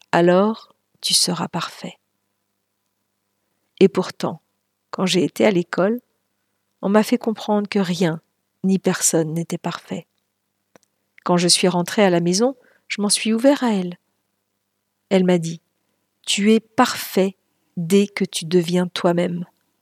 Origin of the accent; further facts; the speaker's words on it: United States; first language Lakota; French is a second language; Elle nous racontait tout ça en Lakota, ma langue maternelle, la langue de ma tribu.